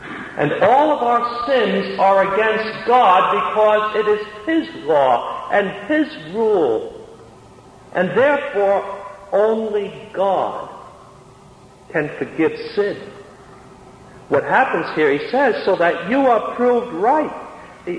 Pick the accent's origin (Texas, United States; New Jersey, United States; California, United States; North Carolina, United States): New Jersey, United States; Jersey City; I was raised in Jersey City, New Jersey, and there weren't many parks in it, and we used to play football on the sidewalks.